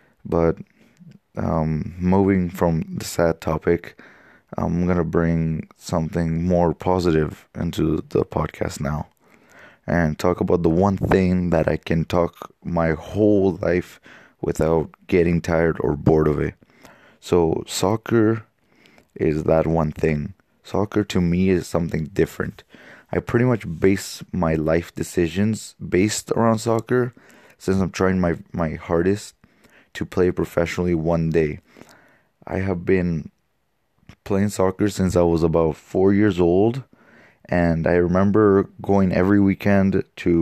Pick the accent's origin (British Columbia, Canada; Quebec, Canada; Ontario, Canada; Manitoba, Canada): British Columbia, Canada; Burnaby; born there; my background is Colombian, but I was born on October 3rd of 2001 in Burnaby, making me the first Canadian born in my whole entire family